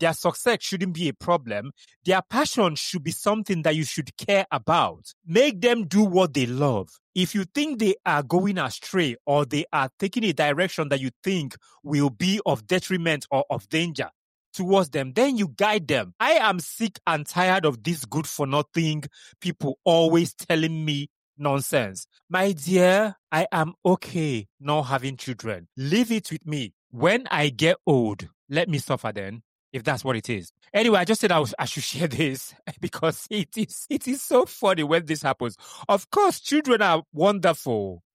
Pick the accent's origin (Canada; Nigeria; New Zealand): Nigeria; Kano; also born or lived in Enugu / Maiduguri / Manchester; growing up in Nigeria, in the northern part of Nigeria, in Kano, going to primary school there and ended up in Enugu in secondary school and then University of Maiduguri and then University of Manchester